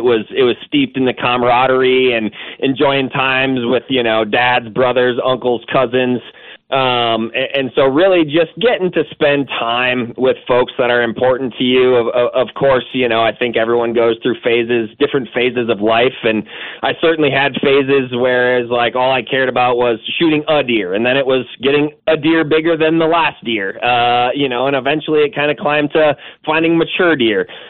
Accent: Wisconsin, United States; You know, I grew up in steeped in the Wisconsin gun hunting culture.

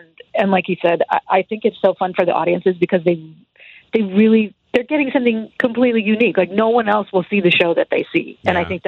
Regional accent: Chicago, Illinois, United States; Because growing up in Chicago and working there, it works a little differently.

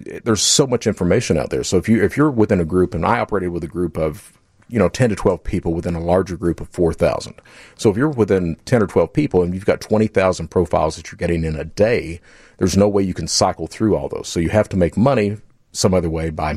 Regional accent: Kentucky, United States; I'm from Eastern Kentucky. So I come from a family of fraudsters.

